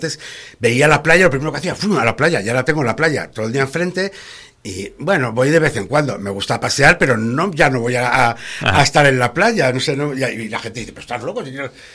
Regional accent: León, Castile and León, Spain; born there; yo nací en León porque casualmente, en aquella época, mi madre sacó unas cátedras y eligió León.

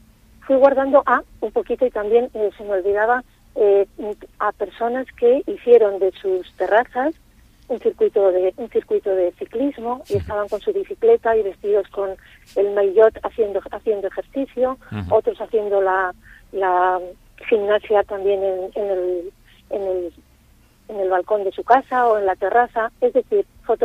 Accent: Laredo, Cantabria, Spain; a mi pueblo, a mi querida Villa de Laredo

